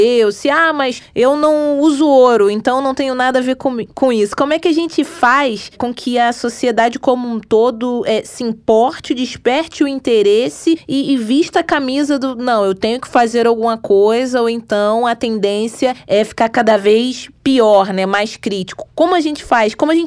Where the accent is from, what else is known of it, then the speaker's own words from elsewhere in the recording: Southeast, Brazil; eu sou aqui do Sudeste, não tenho muito contato